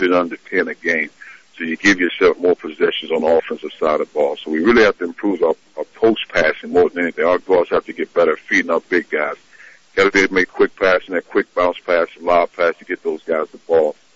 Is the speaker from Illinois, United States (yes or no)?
yes; East St. Louis, Illinois, United States; I saw those guys growing up in East St. Louis, so I watched them every chance I could.